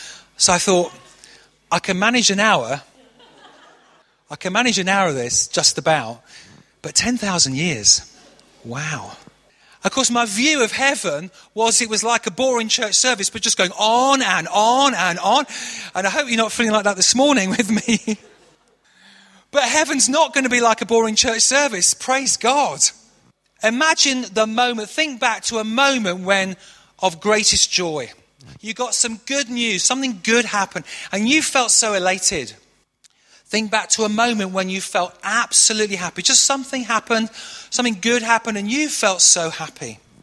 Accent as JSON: {"language": "English", "town": "Manchester", "region": "North West England", "country": "United Kingdom", "tie": "born or raised there", "said": "There's a church up near where I grew up in Manchester, and they've turned it into a gym."}